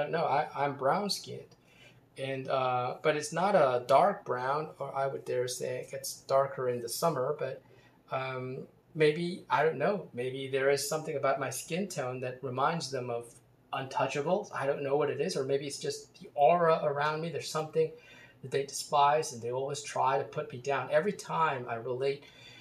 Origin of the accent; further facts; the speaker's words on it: Canada; And then I realized I'm really Canadian. I'm not Indian. I'm Canadian.